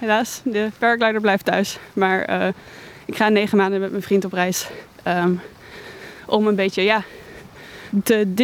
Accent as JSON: {"language": "Dutch", "town": "Nijmegen", "region": "Gelderland", "country": "Netherlands", "said": "Ik ben 28 jaar. Ik kom uit Nijmegen."}